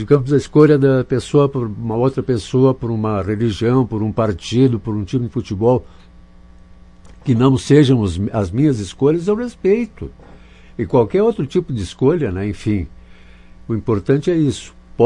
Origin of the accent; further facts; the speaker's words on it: Vacaria, Rio Grande do Sul, Brazil; mas eu nasci em Vacaria, né? E tenho profundos laços lá, porque são as raízes da gente, né? E eu nasci em Coxilha Grande, São Pedro, que é o sexto distrito de Vacaria. E depois a gente veio para a cidade para mim estudar e tal.